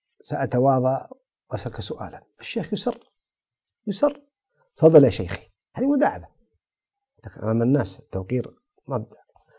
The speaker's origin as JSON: {"language": "Arabic", "country": "Saudi Arabia", "said": "يعني الأقاليم عندنا في الشمال لهم أقاليم لهم عادات، في الجنوب لهم عادات، في الشرق لهم عادات، في الحجاز عادات، في بلد خارج المملكة لهم عادات"}